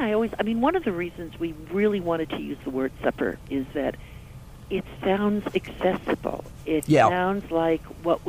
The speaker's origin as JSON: {"language": "English", "region": "New York", "country": "United States", "tie": "born or raised there", "said": "I grew up in the New York area, and we fixed supper as well."}